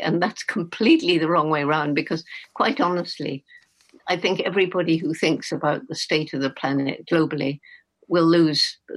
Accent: Bournemouth, South West England, United Kingdom; born or raised there

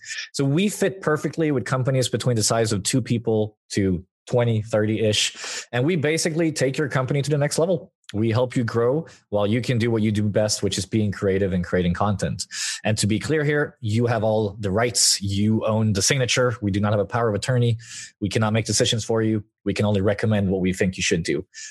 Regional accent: Sweden; English is a second language; now in Thailand; For example, I'm actually Swedish. I'm living in Thailand right now. But I attend Nordic Game in my home country

